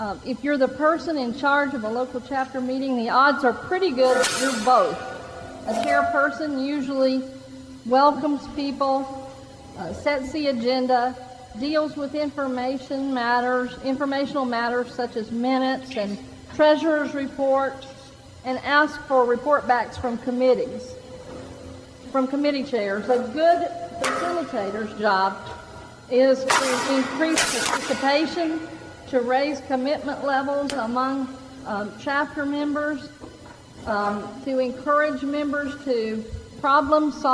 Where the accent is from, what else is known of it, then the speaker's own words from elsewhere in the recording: Texas, United States; And since I'm from Texas also, we had to have some Texas connections.